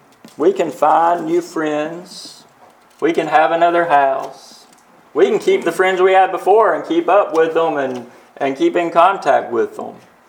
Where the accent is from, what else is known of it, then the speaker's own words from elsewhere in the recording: the South, United States; You know, I speak as a Southerner. What if I had to move from the South up to the Northern states, to New York City?